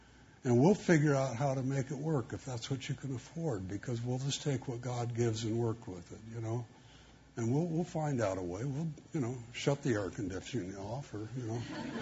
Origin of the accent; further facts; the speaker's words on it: United States; I mean, I'm here realizing as an American, I like to give just so long as it doesn't really cost.